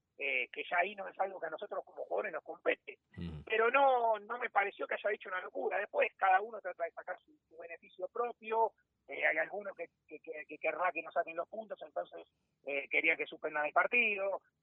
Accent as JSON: {"language": "Spanish", "country": "Argentina", "said": "yo por ahí como argentino, la ironía a veces no se entiende"}